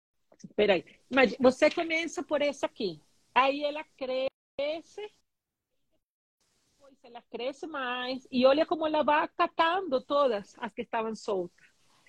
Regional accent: Venezuela; also born or lived in Brazil; soy venezolana, viví muchos años en Brasil

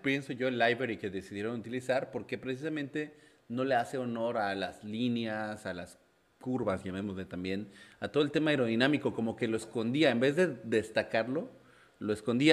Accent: Atizapán, State of Mexico, Mexico; also born or lived in Saltillo; soy orgullosamente mexicano, de la tierra del Zarape, Saltillo, Coahuila. Esa es la tierra que me vio nacer, crecí en Atizapán

